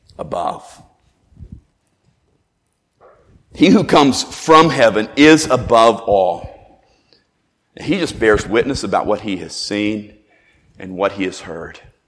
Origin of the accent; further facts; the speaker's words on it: Dubai, United Arab Emirates; I grew up in Dubai. I can tell you about Dubai.